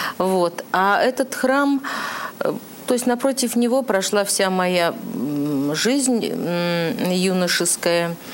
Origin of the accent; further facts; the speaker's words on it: Rodniki, Russia; это, значит, деревня, моя родная деревня, она раньше называлась Клепинина. Когда я была маленькая, она называлась Лягушина, а теперь она называется Родники.